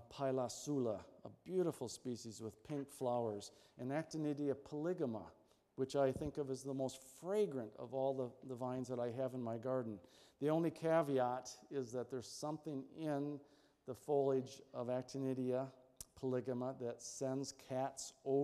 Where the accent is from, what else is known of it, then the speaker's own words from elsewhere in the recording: Michigan, United States; I grew up in Michigan with Aristolochia grandiflora, which is, you know, the Dutchman's pipe vine